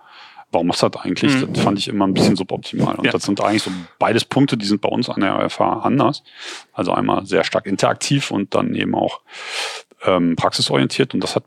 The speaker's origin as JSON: {"language": "German", "town": "Cologne", "region": "North Rhine-Westphalia", "country": "Germany", "said": "bei uns in Köln wird auch viel produziert, aber das Großteil sind halt Filme, ne? oder Fernsehen oder sowas."}